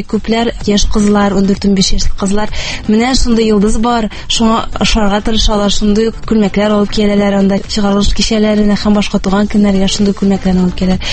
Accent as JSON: {"language": "Tatar", "town": "Almetyevsk", "region": "Tatarstan", "country": "Russia", "said": "Әлмәт районы. Мин Әлмәттән үзем туыстым."}